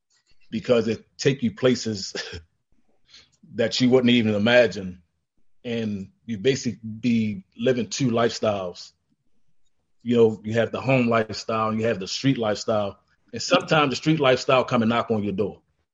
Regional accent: Baltimore, Maryland, United States; I grew up, I don't know if y'all familiar with Baltimore City. I grew up in Lexington Projects.

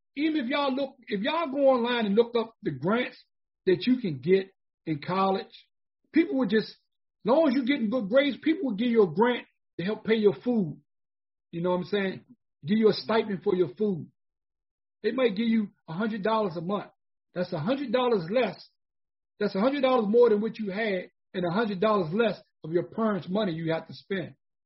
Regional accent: Washington, District of Columbia, United States; I was born and raised on Bennett Road in Southeast D.C. So when people asked me where I was from, you know, I would tell them

